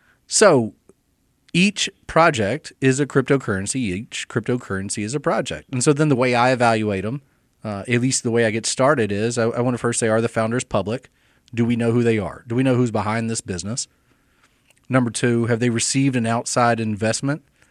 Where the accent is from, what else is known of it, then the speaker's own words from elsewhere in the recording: United States; So as an American sitting here in Mobile